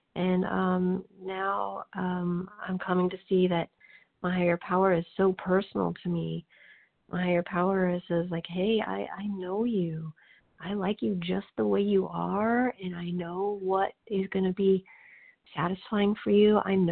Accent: Missouri, United States

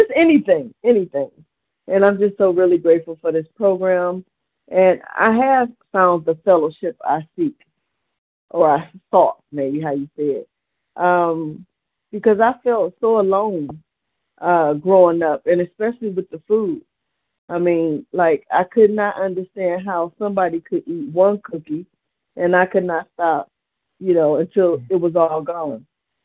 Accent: Cleveland, Ohio, United States; I'm from Cleveland, Ohio.

